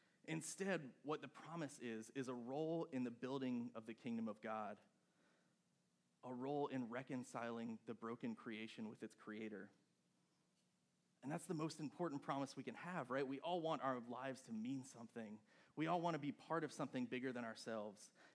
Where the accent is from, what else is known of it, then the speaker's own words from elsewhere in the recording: Charleston, South Carolina, United States; I grew up in Charleston, and I grew up at the Cathedral of St. Luke and St. Paul.